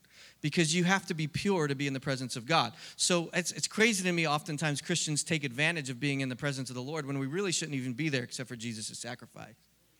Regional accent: Philadelphia, Pennsylvania, United States; and I grew up in Philadelphia. I'm from Philly.

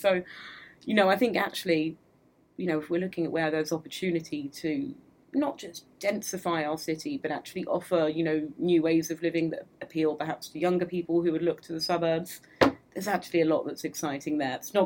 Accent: London, United Kingdom; I was born in London, I've lived here my whole life.

